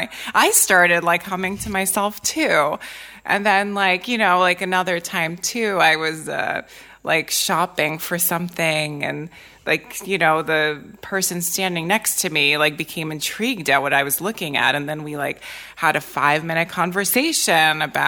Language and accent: English; New York City, New York, United States; now in Falköping, Sweden; I'm from New York City, so coming to Falköping is